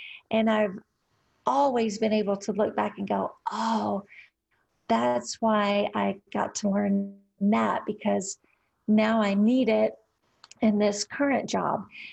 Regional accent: Trenton, Tennessee, United States; I'm from Trenton, Tennessee.

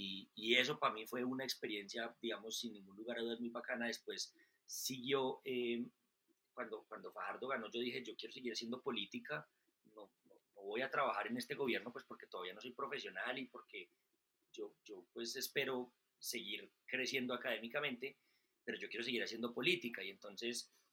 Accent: Colombia; also born or lived in Switzerland; yo decía, yo quiero que estas cosas pasen en mi país. Entonces, estando en Suiza, me inscribí a la universidad acá en Medellín

